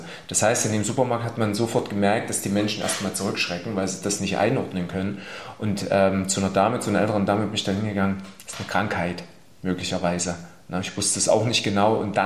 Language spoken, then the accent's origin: German; Saxony, Germany; ich komme ja auch aus dem Erzgebirge